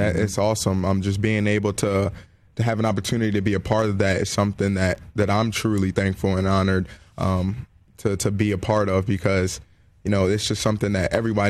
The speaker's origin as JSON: {"language": "English", "town": "Salem", "region": "New Jersey", "country": "United States", "said": "So I'm from South Jersey, Exit 1, Salem, New Jersey."}